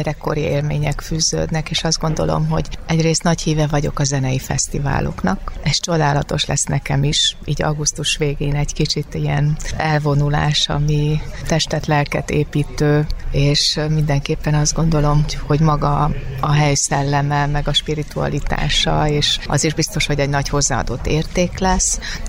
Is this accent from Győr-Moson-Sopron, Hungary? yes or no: yes; Sopron, Győr-Moson-Sopron, Hungary; ugyan én soproni származású vagyok